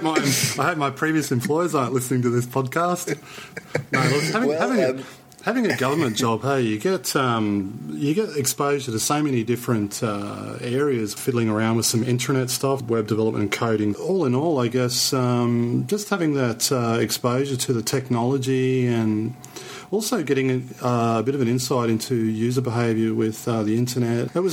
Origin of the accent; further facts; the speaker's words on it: Brisbane, Queensland, Australia; now in Sydney, Australia; Yeah, I'm originally from Brisbane, but yeah. The beginning of 2011, I moved to Sydney. So I'm about 950 kilometres south of Brisbane.